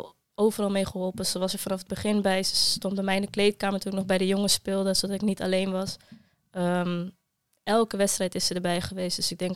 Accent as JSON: {"language": "Dutch", "town": "Almere", "region": "Flevoland", "country": "Netherlands", "said": "Nou, ik kwam dan uit Almere, nou, noem maar op."}